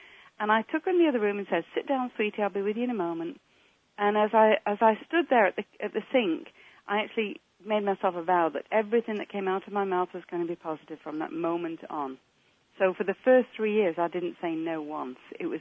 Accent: England, United Kingdom; accent: English; now in Canada; when I was brought up in England, you can hear I'm English

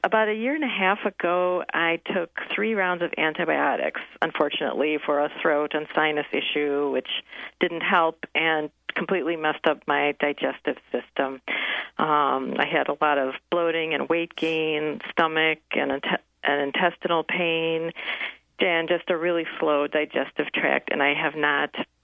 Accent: Evanston, Illinois, United States; Oh, wow. Yeah, I'm from the Evanston area.

